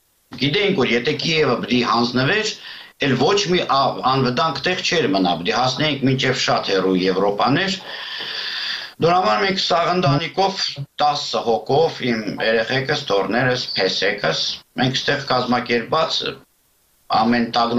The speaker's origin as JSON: {"language": "Armenian", "town": "Artik", "region": "Shirak", "country": "Armenia", "tie": "born or raised there", "moved": "as an adult", "lives_now": "Kyiv, Ukraine", "said": "ես ծնվել եմ Հայաստանի Արտիկ քաղաքում, ուսում, դպրոց, ամեն ինչ Արտիկում, հետո եկել եմ Կիև"}